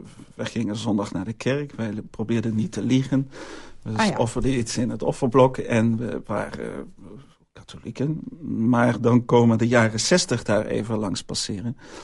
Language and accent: Dutch; Utrecht, Netherlands; now in Belgium; Ik ben dus inderdaad een Neder-Belg, heel mooi gezegd. Ik woon nu 11 jaar in België. Ik kom oorspronkelijk uit Utrecht, stad Utrecht. Ik ben gehuwd, 27 jaar